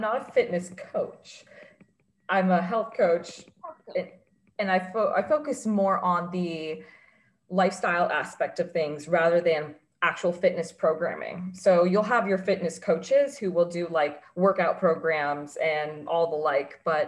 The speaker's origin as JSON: {"language": "English", "region": "Florida", "country": "United States", "tie": "born or raised there", "said": "So I was born and raised in Florida. Rest of my family lived in New York. They moved down here and I was born."}